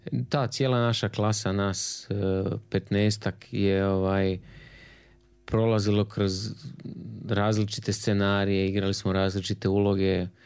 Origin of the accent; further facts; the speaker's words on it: Zagreb, City of Zagreb, Croatia; now in Banja Luka, Bosnia and Herzegovina; rođen sam u Zagrebu. Evo, krenut ćemo iz početka. 79. godine kao drugo dijete mojih roditelja. Odrastao u Novom Zagrebu na ulicama u kvartu koji se zove Siget.